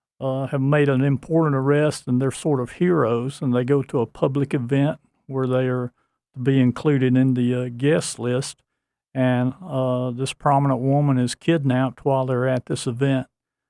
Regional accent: Fort Payne, Alabama, United States; now in Huntsville, United States; Well, I live near Huntsville now, but for a long time we lived in Fort Payne. I was born and reared in Fort Payne.

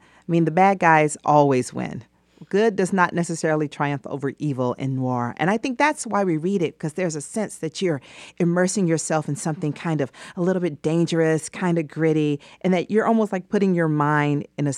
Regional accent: Atlanta, Georgia, United States; born there; I wrote my story about Southwest Atlanta. I was born in Southwest Atlanta.

